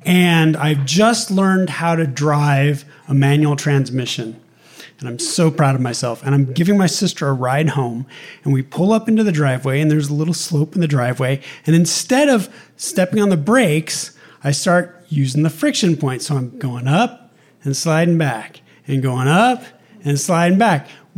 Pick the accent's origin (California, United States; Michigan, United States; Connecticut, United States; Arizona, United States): California, United States; Sacramento; I'm from Sacramento. She stays in Sacramento. She builds her career in Sacramento. My mother calls me a butterfly. And I go all over the country.